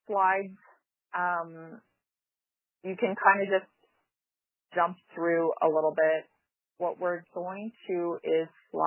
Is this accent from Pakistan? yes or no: no; Yellowknife, Northwest Territories, Canada; I'm from Yellowknife.